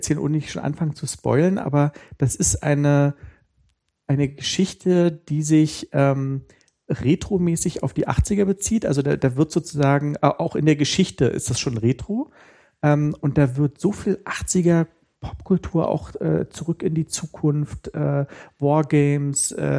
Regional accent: Berlin, Germany; ich komme ja aus der DDR und wir haben ja zu DDR-Zeiten auch schon natürlich Westfernsehen empfangen. Und wir haben wir haben in Berlin-Mitte gewohnt, relativ nah am Alexanderplatz.

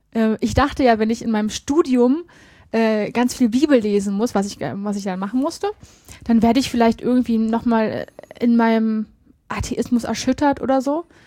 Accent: Cologne, North Rhine-Westphalia, Germany; Ich bin in der Köln groß geworden.

